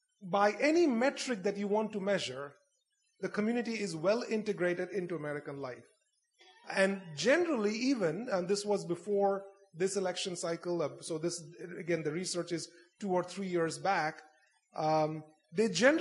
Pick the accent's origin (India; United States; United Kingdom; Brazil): India; I come from India, the largest Muslim population, the largest minority Muslim population in the world.